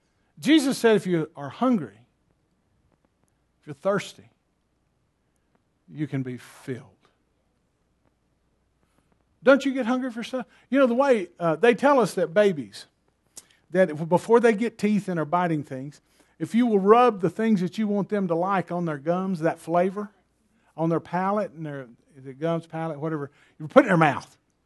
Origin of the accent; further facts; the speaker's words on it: the South, United States; I get hungry for things. I was raised in the South. Oh, hallelujah. And we were a poor family, and I don't mean lower income, I mean poor.